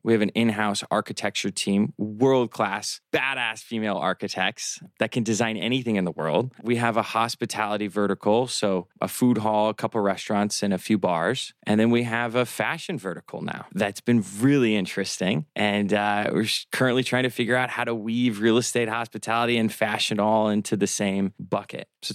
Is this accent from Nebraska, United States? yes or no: yes; Omaha, Nebraska, United States; they think I'm from Oklahoma and not Omaha, Nebraska.